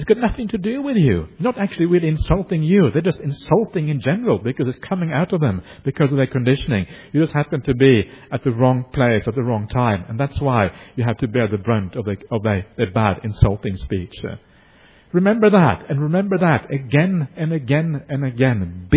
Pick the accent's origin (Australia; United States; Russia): Australia; I'm Australian